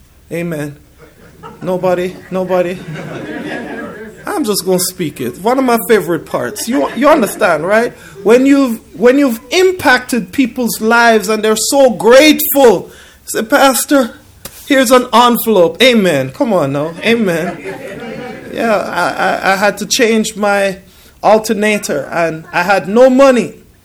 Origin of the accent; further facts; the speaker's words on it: Jamaica; I'm from Jamaica.